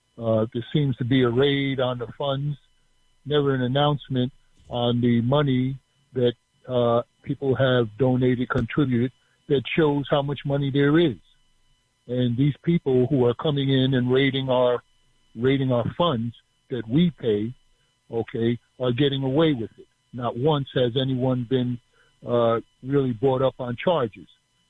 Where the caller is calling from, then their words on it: New Jersey, United States; Yes, so I'm calling from New Jersey, WBAI.